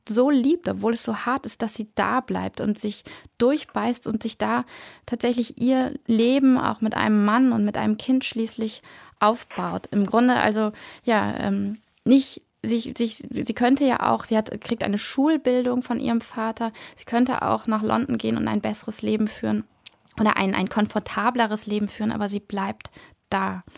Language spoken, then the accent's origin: German; Bremen, Germany; Ich komme aus Bremen, mir gefällt das sehr gut